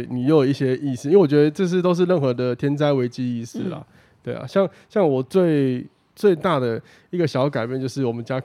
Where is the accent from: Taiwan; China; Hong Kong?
Taiwan; Kaohsiung; 但是至少我们高雄人一定很有感觉